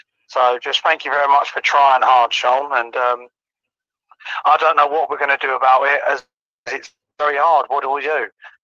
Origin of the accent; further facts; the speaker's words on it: Romford, East of England, United Kingdom; I'm from Essex, Romford, Essex.